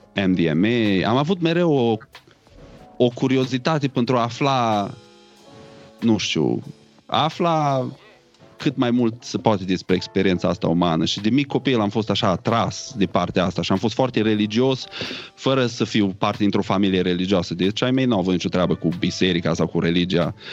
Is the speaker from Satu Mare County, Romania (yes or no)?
no; Sighetu Marmației, Maramureș County, Romania; Sighetu Marmației, Maramureș, 4355.